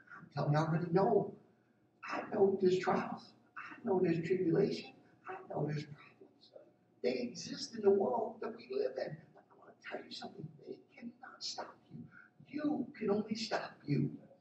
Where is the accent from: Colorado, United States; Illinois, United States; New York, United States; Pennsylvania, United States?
Pennsylvania, United States; Philadelphia; although I talk about I'm the boy from Philly, right? I love my hometown, right, to a degree, but I love God more.